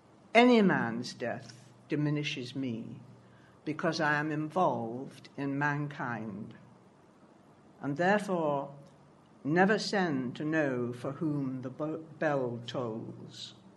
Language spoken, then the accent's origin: English; London, United Kingdom; accent: Cockney; Poetry came when I started having to do poetry to get rid of my accent, to go to festivals so that people were accepting me as not having a Cockney accent.